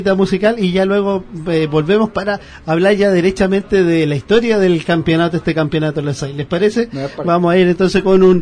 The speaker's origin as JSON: {"language": "Spanish", "town": "San Joaquín", "region": "Santiago Metropolitan", "country": "Chile", "said": "Yo soy, bueno, de San Joaquín, que antes también era San Miguel."}